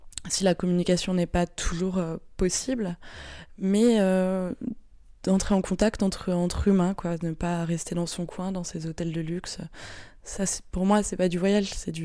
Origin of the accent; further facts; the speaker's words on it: France; de m'intéresser en tant que Français en plus